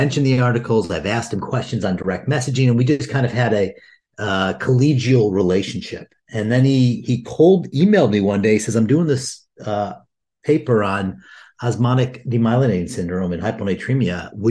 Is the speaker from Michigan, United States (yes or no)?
yes; Detroit, Michigan, United States; also born or lived in Indiana / Chicago; Yeah, I grew up in Detroit. I kind of did a tour of the Midwest with my training in Indiana, then University of Chicago, and then came back home and literally live a mile and a half from where I grew up.